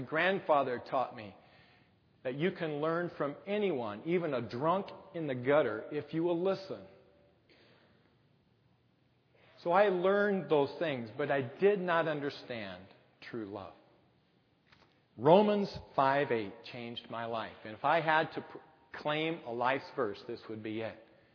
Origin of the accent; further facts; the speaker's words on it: Illinois, United States; now in Michigan, United States; I'm from Southern Illinois, and my wife's from upstate New York.